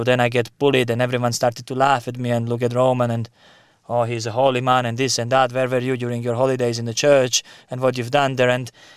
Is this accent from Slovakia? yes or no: yes; Slovakia; English is a second language; when I was young lad, I'm coming from Slovakia. I'm from part of Slovakia that wouldn't be as rich, you know, and my parents, they would be working so hard. You know, my father, he was Catholic.